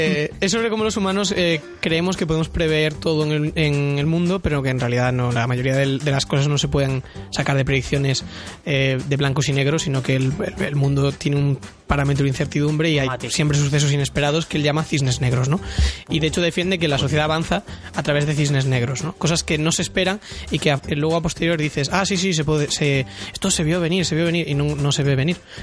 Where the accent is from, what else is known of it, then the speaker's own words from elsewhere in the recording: Galicia, Spain; yo he estado de viaje por Galicia, por mi tierra